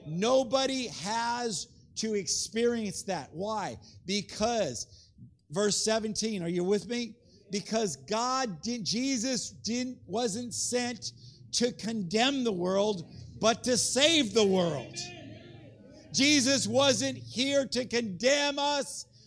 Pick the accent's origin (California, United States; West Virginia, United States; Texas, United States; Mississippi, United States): California, United States; And I am from Southern California, and I got Southern California clothes